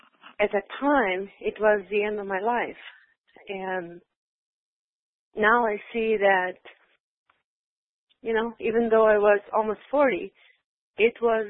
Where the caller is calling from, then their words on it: Florida, United States; from Florida, and I am so grateful for what seemed to be the worst thing in my life.